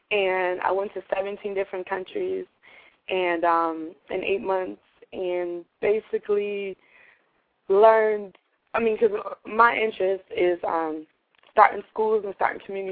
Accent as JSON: {"language": "English", "town": "Boston", "region": "Massachusetts", "country": "United States", "tie": "born or raised there", "said": "So I was able to bring it back to Boston, my hometown"}